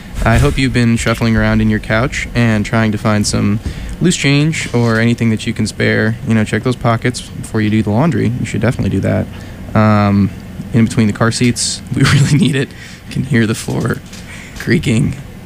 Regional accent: Baltimore, Maryland, United States; now in Connecticut, United States; Oh, I know, Baltimore's still home, you know?

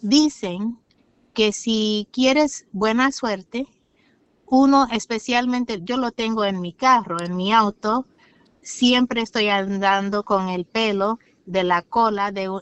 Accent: New York, United States; also born or lived in Puerto Rico; Yo nací en Puerto Rico, pero fue criada o me criaron en New York.

